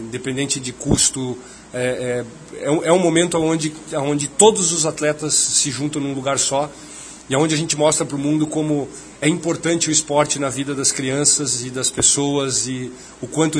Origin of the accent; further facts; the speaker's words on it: Londrina, Paraná, Brazil; Sou de Londrina, tenho família lá ainda, tenho família aqui em Jacarezinho, enfim, tenho família espalhada aí pelo Paraná inteiro.